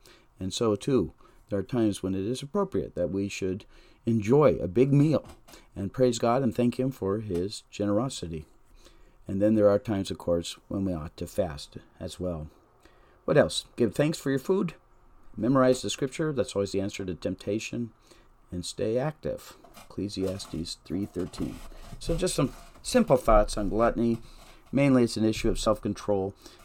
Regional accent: United States; as particularly American Christians, that we not overuse our material abundance for our own pleasures

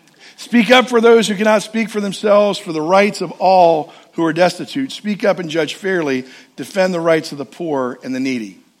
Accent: Sharptown, Maryland, United States; So growing up in Sharptown, this is where we would come a lot of times for all kinds of different things.

